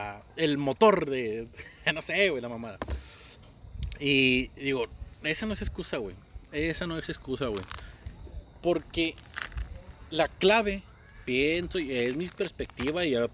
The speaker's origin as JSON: {"language": "Spanish", "town": "Monterrey", "region": "Nuevo León", "country": "Mexico", "said": "Que somos regios y nos ven como culos."}